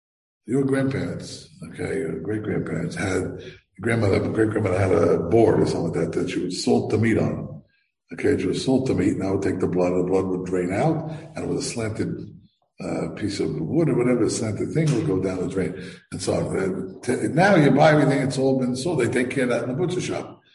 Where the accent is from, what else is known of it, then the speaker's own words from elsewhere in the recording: Teaneck, New Jersey, United States; when I was a kid, I grew up in Teaneck. So at that time, Teaneck was nothing.